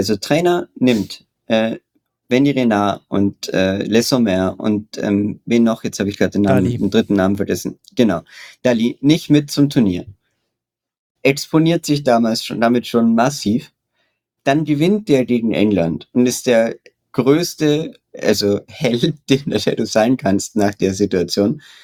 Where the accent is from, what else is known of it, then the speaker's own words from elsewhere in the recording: Austria; Also das blutet mir natürlich als Österreicher das Herz